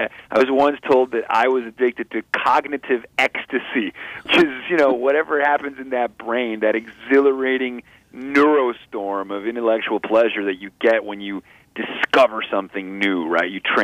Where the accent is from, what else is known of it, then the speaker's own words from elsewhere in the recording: Venezuela; I mean, I grew up in Venezuela.